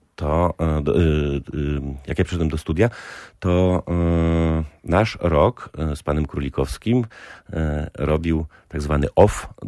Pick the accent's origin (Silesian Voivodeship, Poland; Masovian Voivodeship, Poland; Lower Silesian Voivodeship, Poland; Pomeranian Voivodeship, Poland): Pomeranian Voivodeship, Poland; Kościerzyna; also born or lived in Staszów; Tak, ale już w wieku 3 lat, kiedy ja miałem 3 lata, wróciliśmy do Kościerzyny. No i tam spędziłem młodość